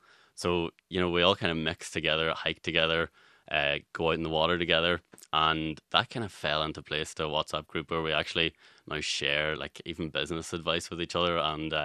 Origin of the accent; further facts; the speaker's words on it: Northern Ireland, United Kingdom; now in Ireland; I'm from Tyrone, so I'm going to have a bit of a bias, but I actually live in Donegal